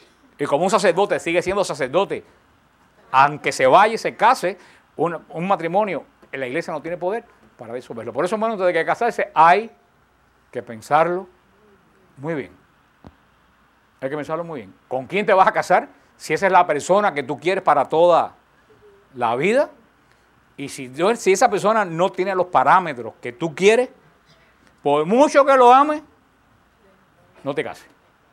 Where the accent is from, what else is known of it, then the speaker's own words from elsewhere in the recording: Cuba; moved away; cuando vine de Cuba en el año 80.